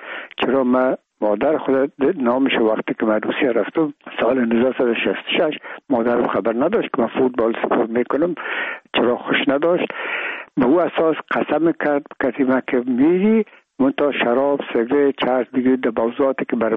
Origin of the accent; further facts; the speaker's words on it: Afghanistan; ما افغان هستیم